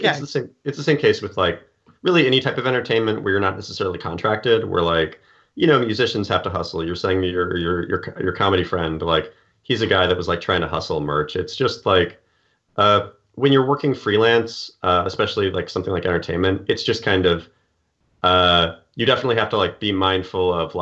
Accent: Washington, United States; I'm from Washington State.

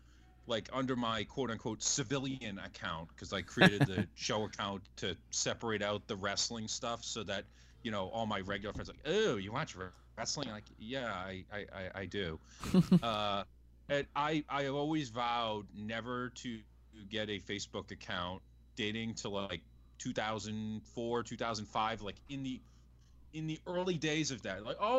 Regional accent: Northeast, United States; But growing up in the Northeast, the territory system was dead by the time I was exposed to wrestling.

